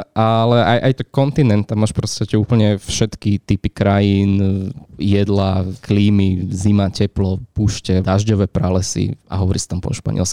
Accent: Bratislava, Bratislava Region, Slovakia; Mne je doma v Bratislave, ja tu mám rodinu, kamarátov

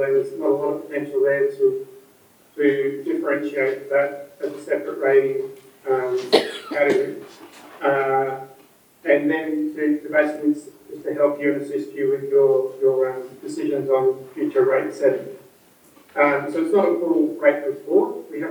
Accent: Queensland, Australia; my home state of Queensland.

